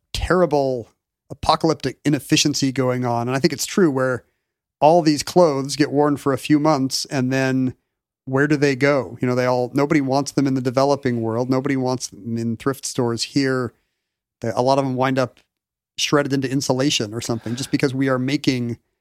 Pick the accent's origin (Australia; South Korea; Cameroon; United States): South Korea; Try growing up in South Korea in the early to mid 80s